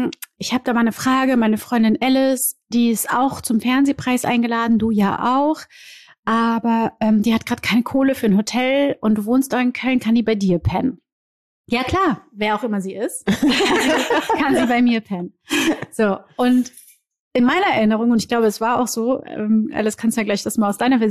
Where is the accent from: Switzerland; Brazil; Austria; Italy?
Brazil; Rio de Janeiro; German is a second language; Ich komme aus Rio de Janeiro, ja.